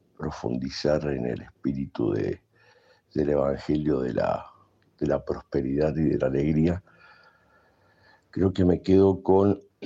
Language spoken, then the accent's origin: Spanish; Mendoza, Argentina; de Mendoza